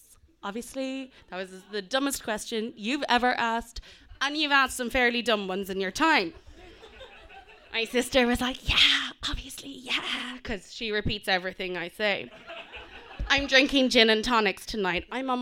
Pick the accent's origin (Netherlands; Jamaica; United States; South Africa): South Africa; also born or lived in Indonesia / Kenya; So we grew up travelling around the world. We're born in Indonesia, lived in Kenya and in South Africa. And our parents are white, we're not. And we grew up in South Africa after apartheid.